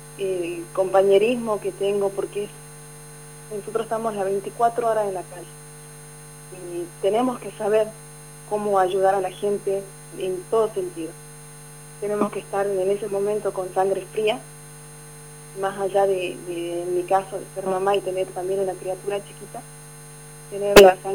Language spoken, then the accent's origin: Spanish; Salvador Mazza, Salta, Argentina; Soy oriunda de Salvador Maza, Pocitos.